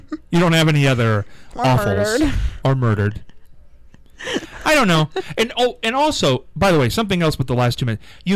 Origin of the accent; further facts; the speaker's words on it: Ohio, United States; I'm right here in Ohio.